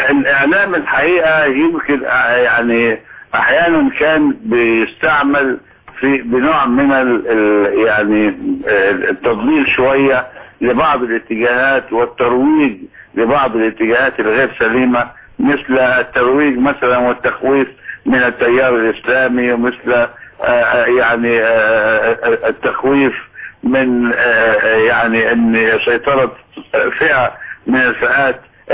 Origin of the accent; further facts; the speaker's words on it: Alexandria, Alexandria Governorate, Egypt; عندنا في اسكندرية كان يوم ممطر في اول يوم،